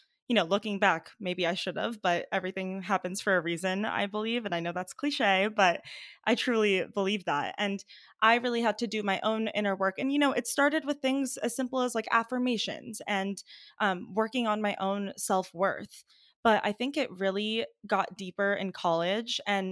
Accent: California, United States; also born or lived in Iran; And, you know, I'm Persian. I was born in Iran, actually, and my family immigrated to the US when I was just 3 years old. And we moved to California.

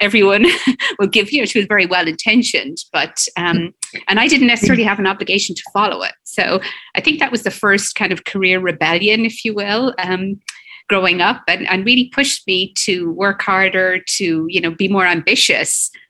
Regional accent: Ireland; I grew up in Ireland. I went to a high school, a Catholic girls' high school, very traditional.

